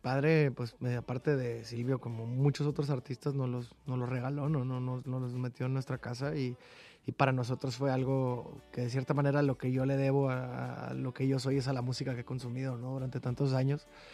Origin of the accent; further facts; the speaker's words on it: Sonora, Mexico; No sé, es como buen sonorense somos.